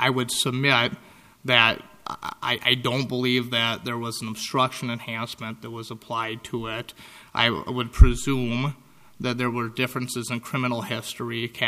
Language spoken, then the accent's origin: English; Pierce, South Dakota, United States; I'm an attorney from Pierce, South Dakota.